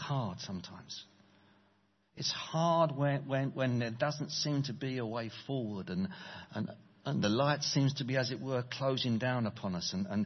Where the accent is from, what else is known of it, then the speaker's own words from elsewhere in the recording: Brixton, London, United Kingdom; I grew up in South London. I went to a comp in South London, 2,200 boys.